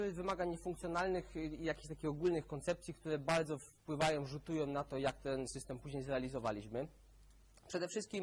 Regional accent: Gliwice, Silesian Voivodeship, Poland; Przyjechałem z Gliwic, z południa Polski

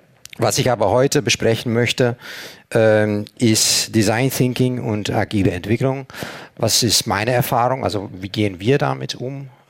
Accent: Belgium; now in Germany; Ich selbst bin Belgier. Ich wohne schon seit 20 Jahren fast jetzt in Deutschland.

